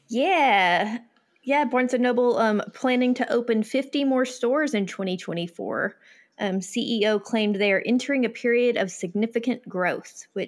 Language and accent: English; Fort Smith, Arkansas, United States; I grew up near Fort Smith, Arkansas, and they had a Books a Million.